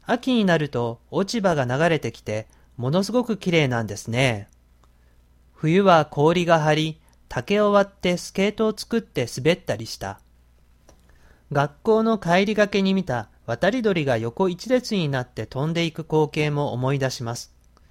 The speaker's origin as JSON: {"language": "Japanese", "region": "Tohoku", "country": "Japan", "tie": "born or raised there", "accent": "Tohoku", "said": "僕は田舎から出てきたばかりで、東北なまりが気になり、コンプレックスを持っていたけど"}